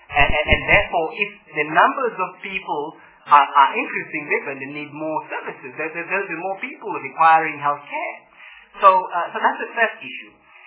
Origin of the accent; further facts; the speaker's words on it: Mthatha, Eastern Cape, South Africa; For example, I come from Umtata, and I know that there's the bus stop in Umtata.